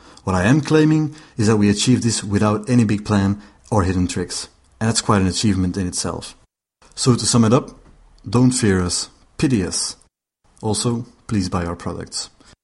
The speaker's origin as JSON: {"language": "English", "country": "Belgium", "accent": "Belgian", "second_language": "English", "said": "As you will have noticed by my accent and by James's struggle in pronouncing my name, I'm Belgian."}